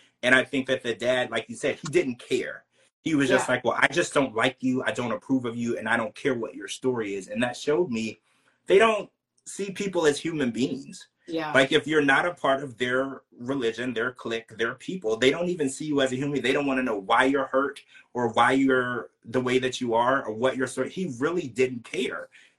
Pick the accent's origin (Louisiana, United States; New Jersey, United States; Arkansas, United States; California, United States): Louisiana, United States; growing up, I grew up in Louisiana.